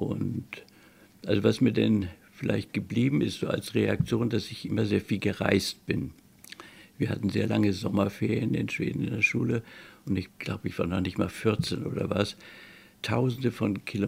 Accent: Hamburg, Germany; born there; Nee, ich bin im Mai 39 in Hamburg geboren.

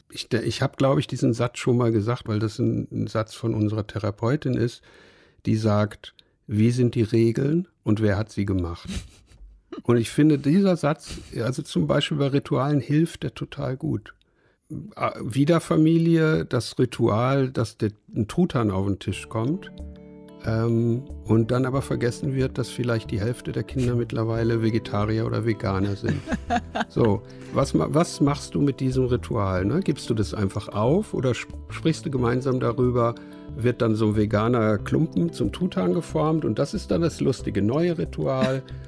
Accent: North Rhine-Westphalia, Germany; Da, wo ich herkomme, Sauerland, Rheinland und so, Westfalen, da gibt es ja unglaublich starke Traditionen, christliche, kirchliche Traditionen.

